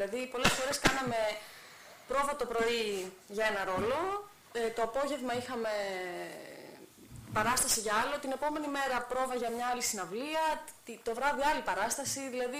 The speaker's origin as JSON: {"language": "Greek", "town": "Larissa", "region": "Thessaly", "country": "Greece", "said": "είμαι από τη Λάρισα"}